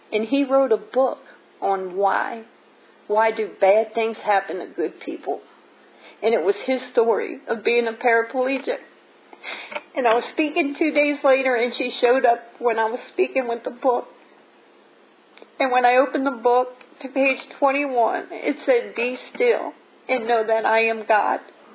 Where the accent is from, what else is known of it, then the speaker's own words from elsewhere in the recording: Bronx, New York, United States; I come from the Bronx, New York, from nothing, you know.